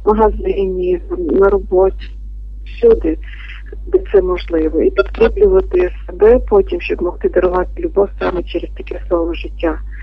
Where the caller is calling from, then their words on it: Mukachevo, Zakarpattia Oblast, Ukraine; Я теж з Мукачева.